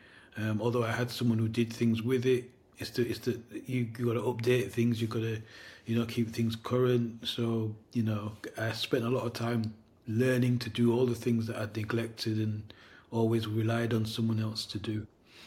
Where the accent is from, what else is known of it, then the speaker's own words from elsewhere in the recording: Leeds, Yorkshire and the Humber, United Kingdom; also born or lived in London; I'm from Leeds, which is in the north. Yeah. And so I've got a nucleus of people I work with up there. Prior to that, I was based in London. So that's the south.